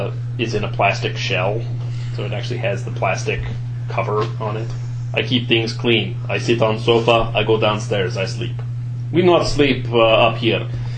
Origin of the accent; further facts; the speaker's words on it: Ukraine; Growing up in Ukraine does that.